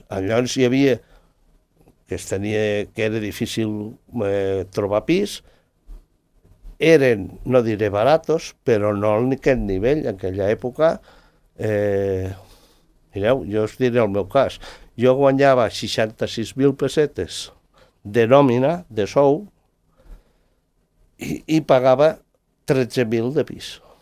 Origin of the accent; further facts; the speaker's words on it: Andorra; I ho dic com a andorrà.